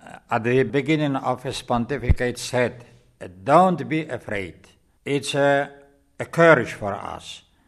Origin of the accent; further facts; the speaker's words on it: Poland; English is a second language; We came from Poland to make an ad limina apostolorum visit to meet the Holy Father Benedict XVI.